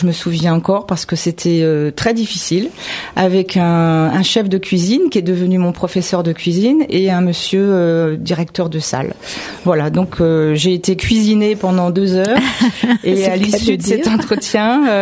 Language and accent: French; Enghien-les-Bains, Île-de-France, France; je suis du Val d'Oise depuis original, toujours. Oui. Voilà, je suis née à Enghien, mes parents habitaient à Sannois.